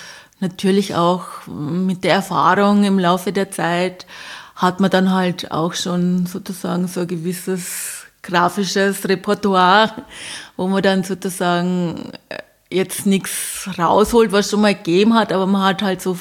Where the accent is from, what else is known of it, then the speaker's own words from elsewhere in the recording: Bavaria, Germany; Naja, also bei uns, ich komme aus Bayern, ja.